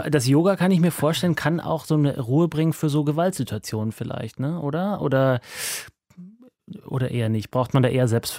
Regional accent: Munich, Bavaria, Germany; Was soll ich sagen? Ich komme von da, aus München.

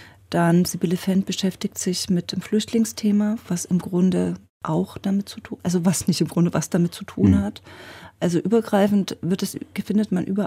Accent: eastern Germany, Germany; ich komme ja selber auch aus dem Osten

